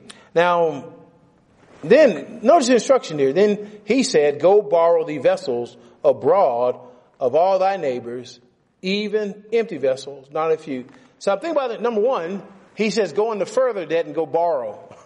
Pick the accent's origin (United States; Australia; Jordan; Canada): Canada; Lord, I'm from Canada.